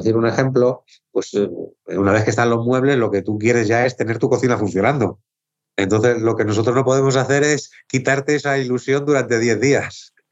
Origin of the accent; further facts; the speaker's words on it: Carabaña, Community of Madrid, Spain; como nosotros somos de Carabaña, la fábrica la sacamos fuera de Madrid.